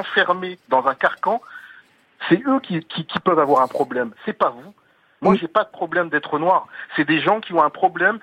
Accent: Hauts-de-France, France; moi je suis ch'ti, moi je suis d'ici et tout.

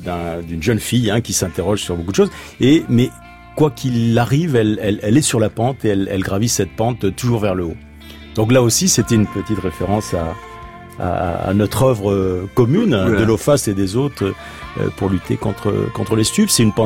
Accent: Spain; avec la Galice, l'Espagne, qui est mon pays d'origine

